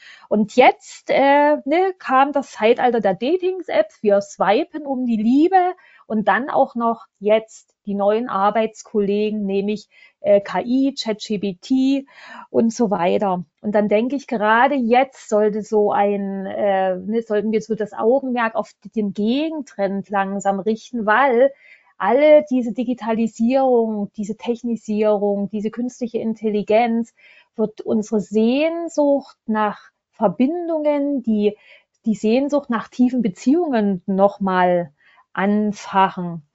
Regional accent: Berlin, Germany; Ich komme aus Berlin, Hauptstadt der Singles, sage ich immer.

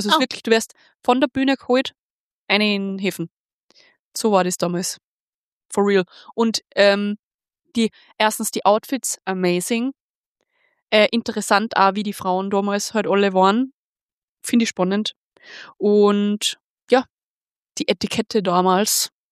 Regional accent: Austria; now in Vienna, Austria; In Wien bin ich eh voll die Anonyme, aber halt am Land, wo ich her bin

